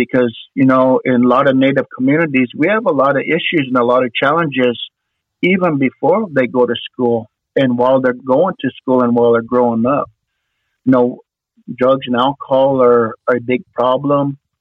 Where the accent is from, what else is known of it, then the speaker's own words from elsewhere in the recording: Idaho, United States; Because I'm Nez Perce. I'm from Idaho.